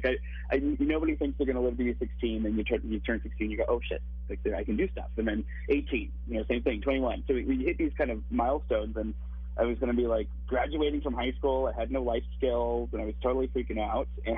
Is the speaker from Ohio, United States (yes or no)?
yes; Ohio, United States; So I grew up in Brown County, Ohio. Which is kind of, it's like the northernmost tip of Appalachia, is kind of what we think of.